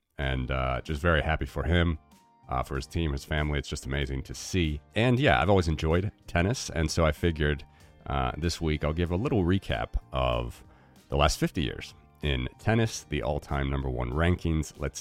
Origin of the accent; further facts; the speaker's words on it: Cincinnati, Ohio, United States; In my hometown of Cincinnati, where we have a Masters tournament